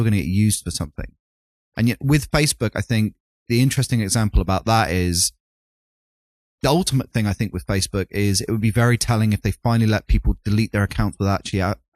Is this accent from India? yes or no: no; United Kingdom; sorry, I'm British, not